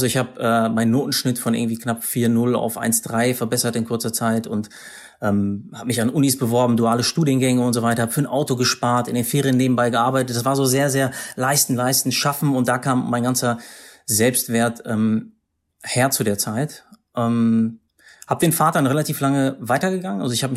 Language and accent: German; Paderborn, North Rhine-Westphalia, Germany; Ich bin in Paderborn aufgewachsen, also gar nicht so weit von dir.